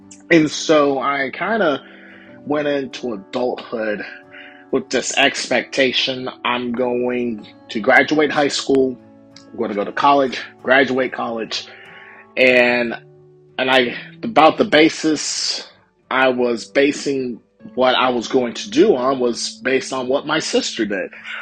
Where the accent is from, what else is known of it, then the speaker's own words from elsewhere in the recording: Lithia Springs, Georgia, United States; And I am recording this from Lithia Springs, Georgia, my hometown.